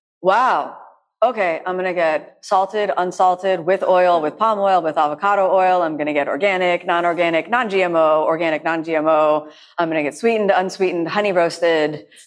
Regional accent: United States; now in Denmark; I said, I'm American, I like peanut butter, and I wanted to buy some peanut butter. And I went into the store in Denmark

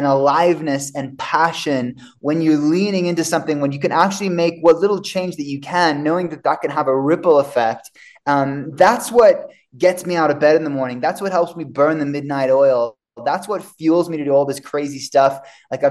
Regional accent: Avalon, New South Wales, Australia; by my hometown in Avalon, Australia. I know my accent's all over the place. That's originally where I'm from, is Australia

